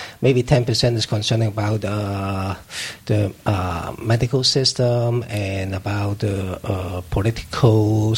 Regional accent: Hong Kong; born there; I was born in Hong Kong, and now I'm doing my business in Guangzhou, China.

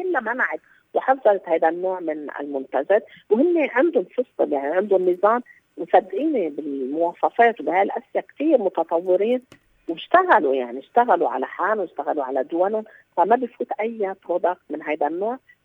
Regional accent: Lebanon; نحن التجار كثير اوادم عندنا بلبنان.

